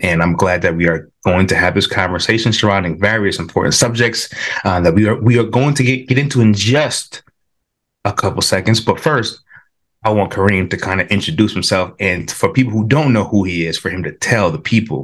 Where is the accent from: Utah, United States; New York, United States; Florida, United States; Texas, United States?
New York, United States; Queens; now in West Coast, United States; But yeah, born and raised in Queens, man.